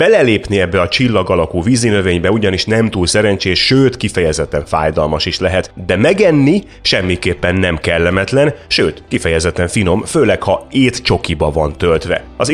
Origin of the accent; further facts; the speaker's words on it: Hungary; Én Körösparton nőttem fel, pontosan tudom, hogy mennyire kellemetlen belelépni